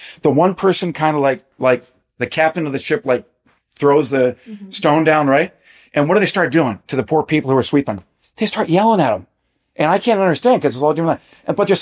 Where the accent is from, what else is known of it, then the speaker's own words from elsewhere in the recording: Mexico; I come from Mexico, man. What can I say?